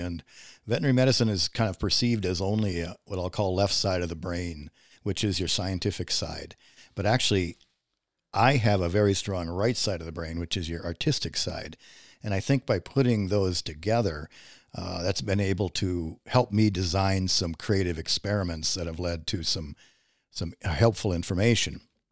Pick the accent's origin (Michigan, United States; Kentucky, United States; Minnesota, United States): Minnesota, United States; Rochester; And so I'm not from a farm. I came from Rochester, Minnesota.